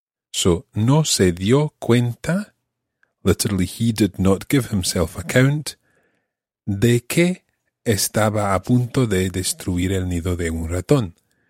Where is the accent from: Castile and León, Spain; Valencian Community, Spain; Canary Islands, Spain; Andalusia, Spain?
Andalusia, Spain; accent: Andalusian; mucho mejor que mi acento andaluz.